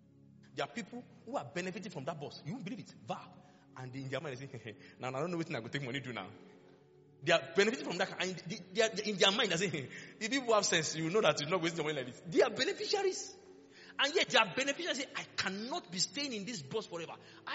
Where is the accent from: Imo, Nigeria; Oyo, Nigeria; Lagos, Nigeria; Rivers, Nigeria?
Lagos, Nigeria; I grew up in Lagos.